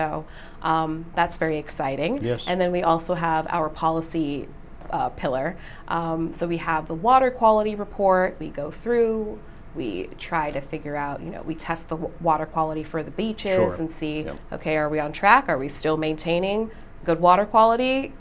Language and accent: English; Boston, Massachusetts, United States; I am a native Bostonian. So I grew up going on Boston Harbor cruises and just learning a little bit about the waterfront before it was the seaport.